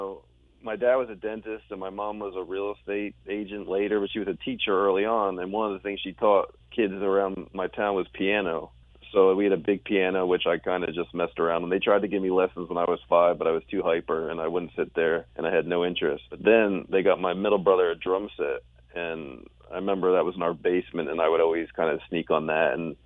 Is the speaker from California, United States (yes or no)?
no; New Jersey, United States; You know, we grew up in Jersey